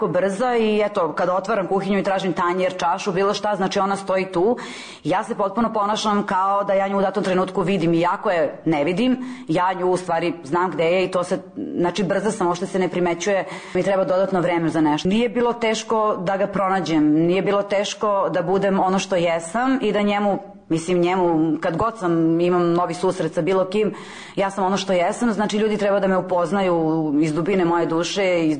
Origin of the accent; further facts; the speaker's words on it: Belgrade, Serbia; imam 34 godine, rođena sam i živim u Beogradu.